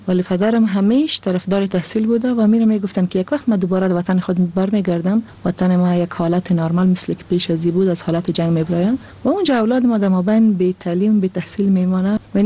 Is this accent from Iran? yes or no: no; Afghanistan; moved away; بعد از افغانستان آمدیم